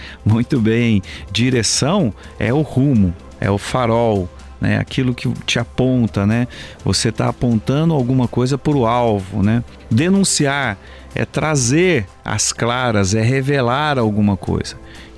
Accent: Minas Gerais, Brazil; Eu sou mineiro, posso falar, comida mineira, olha, tem um tempero especial.

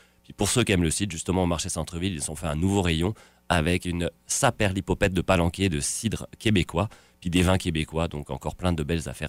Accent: Brittany, France; Moi, je viens de Bretagne. En Bretagne, on boit du cidre.

